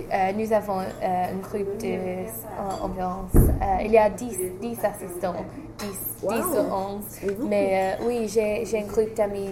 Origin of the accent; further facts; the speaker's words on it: England, United Kingdom; French is a second language; je suis anglaise